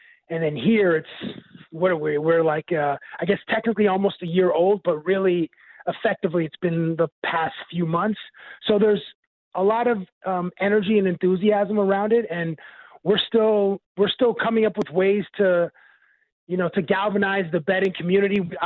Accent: Toronto, Ontario, Canada; I'm from Toronto

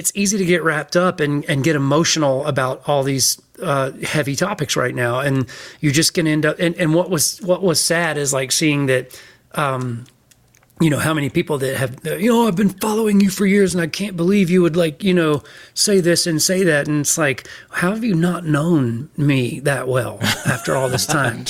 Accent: the South, United States; I grew up in the South. I grew up in this.

